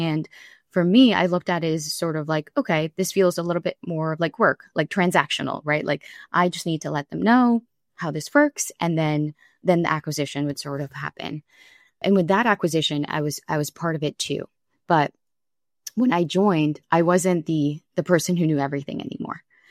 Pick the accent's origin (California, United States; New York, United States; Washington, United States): New York, United States; I grew up out east on Long Island.